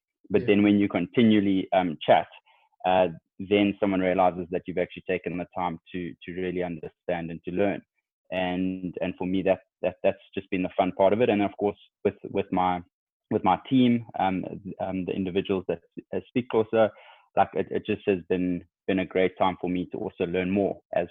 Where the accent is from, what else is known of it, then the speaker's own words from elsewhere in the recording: Eastern Cape, South Africa; I'm actually from the Eastern Cape, but spent most of my education and life in Cape Town.